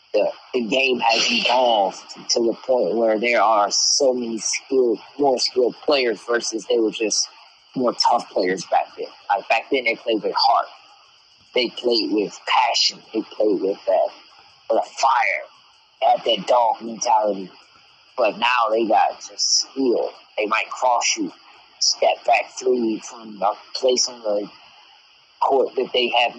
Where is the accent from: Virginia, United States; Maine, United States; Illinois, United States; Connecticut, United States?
Illinois, United States; Chicago; So of course I grew up in Chicago, a Chicago fan of everything.